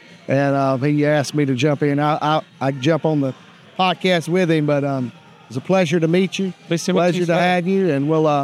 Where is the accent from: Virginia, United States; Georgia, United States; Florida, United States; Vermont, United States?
Georgia, United States; Okay, I'm originally from Georgia. I got family. All my family's from Georgia